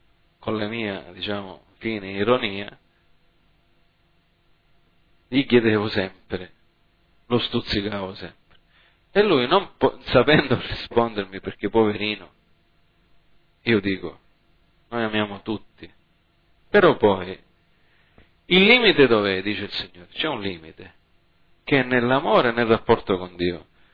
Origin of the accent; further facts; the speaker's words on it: United States; now in Italy; Io non ho una grande memoria. Io sono cresciuto in America, lì non ci facevano memorizzare le poesie come qua in Italia.